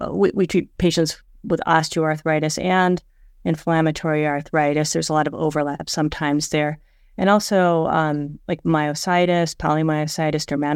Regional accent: Corning, New York, United States; from my hometown of Corning, New York

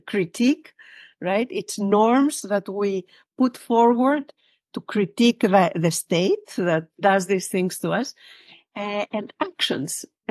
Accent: Greece; English is a second language; I am from Greece. I did my degree in law in Greece and then did graduate studies abroad in the United States

